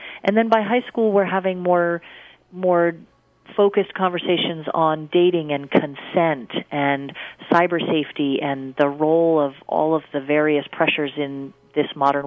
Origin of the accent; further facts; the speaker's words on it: South West England, United Kingdom; I'm from Cornwall. I really love being embedded in the community that I live in.